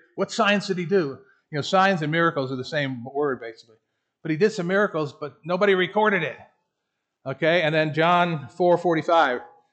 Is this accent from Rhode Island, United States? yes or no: no; Gainesville, Florida, United States; I grew up in Gainesville, Florida.